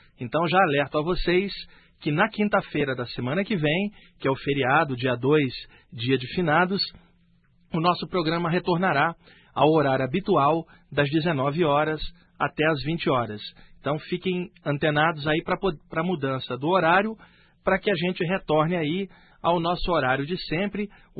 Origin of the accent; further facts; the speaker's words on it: Rio de Janeiro, Brazil; now in São Paulo, Brazil; incluindo eu, que vim do Rio de Janeiro